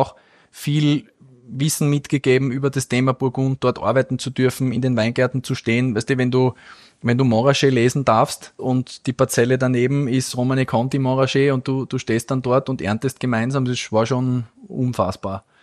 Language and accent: German; Graz, Styria, Austria; born there; Geboren in Graz